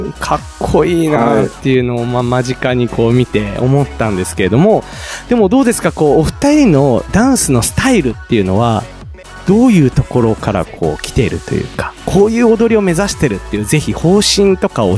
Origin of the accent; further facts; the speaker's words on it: Gifu, Japan; moved away; 上京したんです。僕岐阜県から。